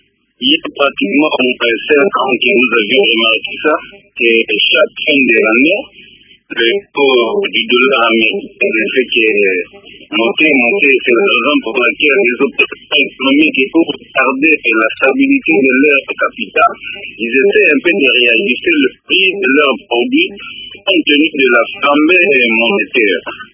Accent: Mbandaka, Équateur, DR Congo; nous n'arrivons pas à maîtriser les hommes d'affaires ici chez nous en Mbandaka

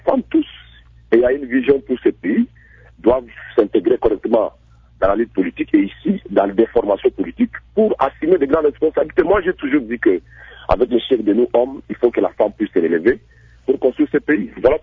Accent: Ituri, DR Congo; Moi, j'ai dit peut-être chez moi, en Ituri, non.

